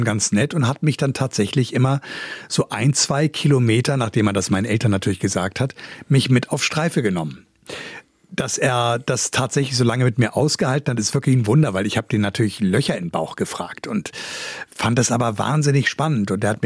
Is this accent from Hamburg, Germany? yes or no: yes; Hamburg, Germany; ich bin in Wellingsbüttel aufgewachsen, das ist im Hamburger Norden